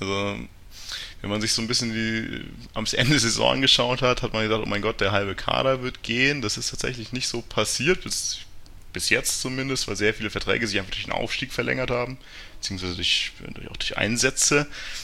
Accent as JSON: {"language": "German", "town": "Ingolstadt", "region": "Bavaria", "country": "Germany", "said": "Ich bin tatsächlich aus Ingolstadt. Also man hört es wohl nicht so, dass ich aus dem Herzen Oberbayerns komme, aber ich komme aus Ingolstadt. Bin 30 Jahre alt"}